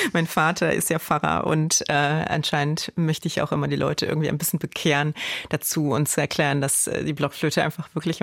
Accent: Simmern, Rhineland-Palatinate, Germany; ich bin ja auf dem Land groß geworden sozusagen, also in einer Kleinstadt in Simmern im Hunsrück.

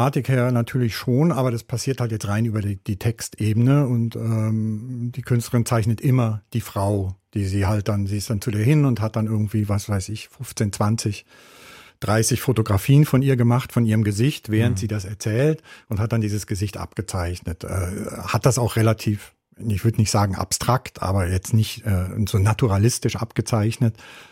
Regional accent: West Germany, Germany; also ich bin Westdeutscher

